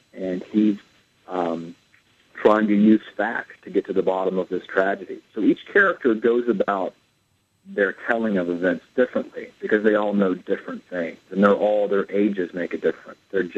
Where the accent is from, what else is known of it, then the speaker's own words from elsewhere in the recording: North Carolina, United States; And I witnessed these own things in my church growing up in North Carolina.